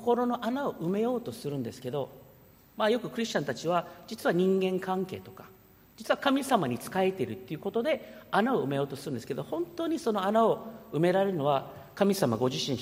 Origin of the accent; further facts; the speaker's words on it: United States; 私はアメリカで育ったので、アメリカ人っていうのはやっぱり大きくて強い人が有利なんですよね。